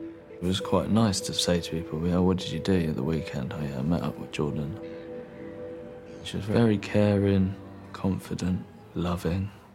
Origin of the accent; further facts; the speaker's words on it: Bedford, East of England, United Kingdom; I grew up in Bedford. I basically just played football.